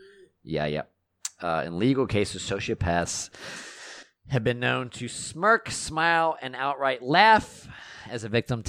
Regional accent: Texas, United States; We had a neighbor growing up in Texas

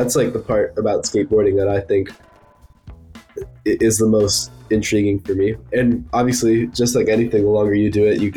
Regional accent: Brooklyn, New York, United States; I'm from Brooklyn, New York. And I'm a student, skateboarder, photographer.

